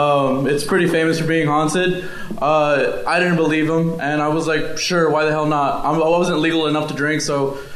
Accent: Austin, Texas, United States; I'm from Austin, Texas.

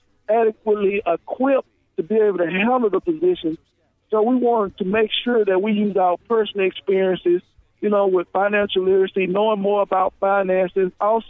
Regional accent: Prichard, Alabama, United States; I'm from Pritchard, and David from Pratt City in the Jefferson County area. And I'm down here from Mobile County in the Pritchard city limits.

